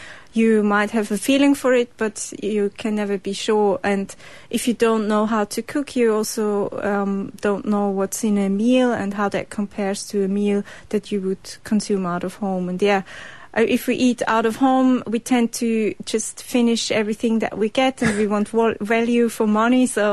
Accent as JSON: {"language": "English", "country": "Switzerland", "said": "Switzerland."}